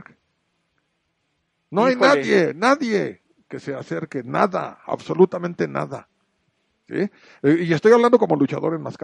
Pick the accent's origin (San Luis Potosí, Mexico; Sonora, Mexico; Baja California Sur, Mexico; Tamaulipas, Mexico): San Luis Potosí, Mexico; Yo soy de San Luis Potosí.